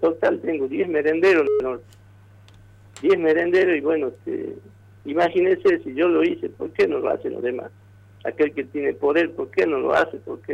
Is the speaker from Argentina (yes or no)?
yes; Tartagal, Salta, Argentina; born there; Yo nací, como lo dije, en Tartagali.